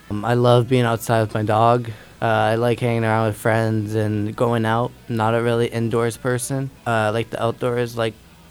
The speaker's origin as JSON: {"language": "English", "town": "Greely", "region": "Ontario", "country": "Canada", "said": "I'm from Greeley, 30 minutes south from downtown Ottawa. I played minor hockey in the Metcalf area."}